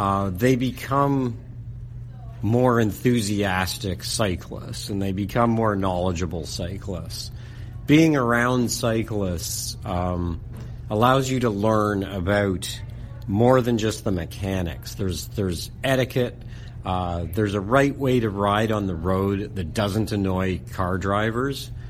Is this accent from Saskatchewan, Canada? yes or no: no; Toronto, Ontario, Canada; So growing up in North Toronto, we went everywhere by bike.